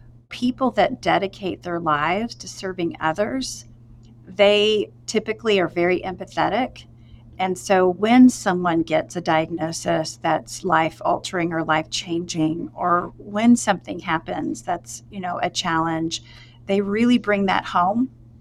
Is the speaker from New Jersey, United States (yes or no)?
no; Broken Arrow, Oklahoma, United States; now in Stillwater, United States; Stillwater became home for me in 1994. I'm originally from Broken Arrow, Oklahoma. I came to Stillwater to go to school at Oklahoma State.